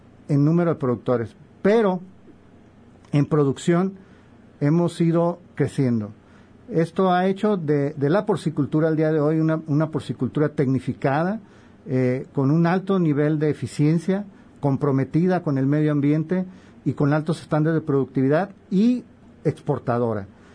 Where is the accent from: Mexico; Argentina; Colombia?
Mexico; El Grullo, Jalisco; yo soy del Grullo Jalisco, porcicultor del Grullo.